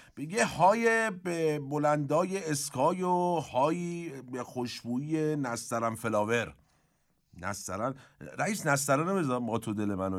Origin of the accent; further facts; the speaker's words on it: Iran; یعنی ما ایرانیم دیگه.